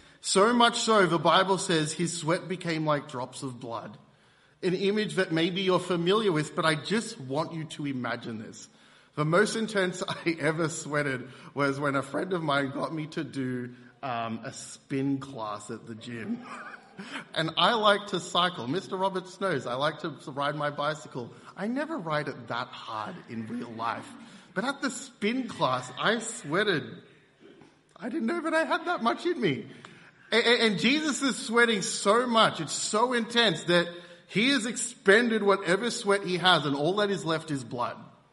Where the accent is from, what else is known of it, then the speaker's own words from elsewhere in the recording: Seychelles; Okay, we're from the Seychelles. It's this tropical islands in the middle of the Indian Ocean.